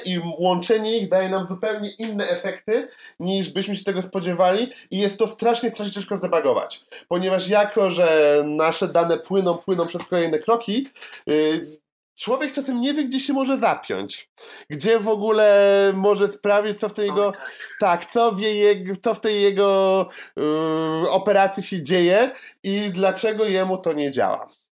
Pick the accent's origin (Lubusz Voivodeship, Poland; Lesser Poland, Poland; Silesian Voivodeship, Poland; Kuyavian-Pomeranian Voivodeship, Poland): Lesser Poland, Poland; Kraków; jestem z Krakowa, także temat jest mi bardzo bliski.